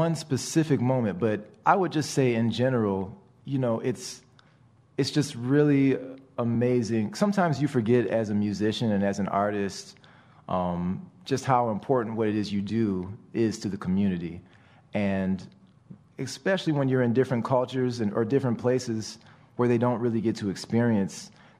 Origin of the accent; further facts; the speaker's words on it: Milford, Michigan, United States; now in Detroit, United States; I'm originally from Milford, Michigan, but all my family is originally here in Detroit.